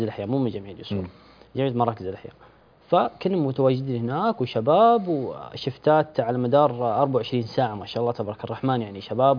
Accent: Saudi Arabia; الشعب يعني عندنا في السعودية

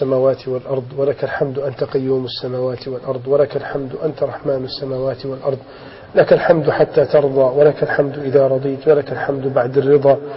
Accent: Egypt; بلادنا مصر

